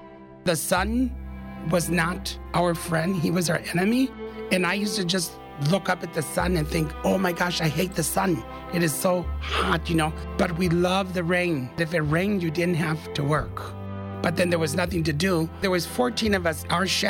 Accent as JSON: {"language": "English", "town": "Oconto", "region": "Wisconsin", "country": "United States", "tie": "born there", "said": "although we were born, like I was born in Oconto, we were only around the migrant workers. So we could understand English and speak it, but it was very limited."}